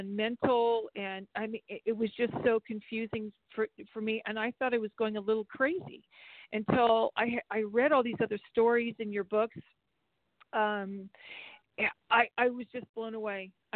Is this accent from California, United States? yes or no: yes; California, United States; I'm not from Santa Cruz, I'm from Central California, but that's where we met.